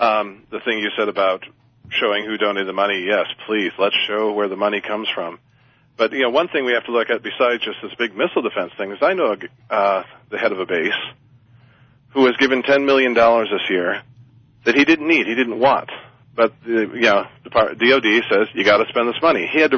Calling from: Denver, Colorado, United States; calling from Denver.

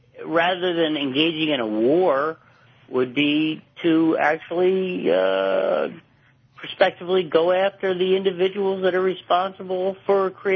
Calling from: Lancaster, Pennsylvania, United States; Lancaster, Pennsylvania.

